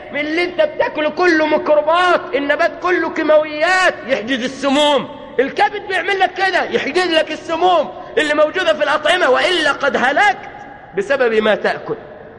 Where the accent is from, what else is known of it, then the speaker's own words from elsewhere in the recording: Riyadh, Riyadh Province, Saudi Arabia; هناك مستشفى عندنا في الرياض